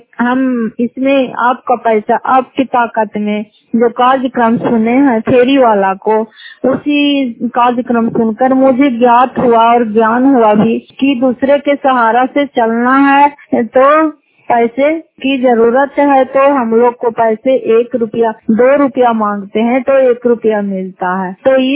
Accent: Bihar, India; घर कतेप पंचायत मकरौता जिला नालंदा क्रापसरा ब्लॉक की निवासी हूँ

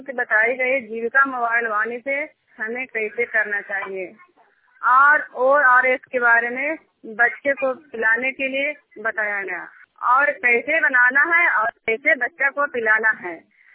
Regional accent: Khushhalpur, Bihar, India; मैं खुशहालपुर गांव की रहने वाली हूँ

